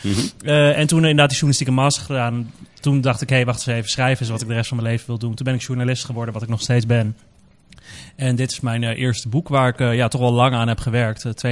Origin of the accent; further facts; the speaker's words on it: Amsterdam, North Holland, Netherlands; mijn vader is dus Pakistaans, mijn moeder is Nederlands. Dus ik ben geboren en opgegroeid in Nederland, in Amsterdam. Maar toch een heel, toch wel een duidelijk Pakistaans en islamitische opvoeding meegekregen. Mijn moeder is dus Nederlands, maar bekeerd tot de islam.